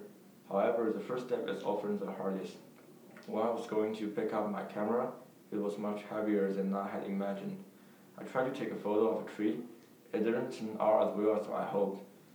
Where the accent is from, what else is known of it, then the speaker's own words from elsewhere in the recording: Shanghai, China; when I was taking photos in Jing'an Temple, which is a famous site in my hometown Shanghai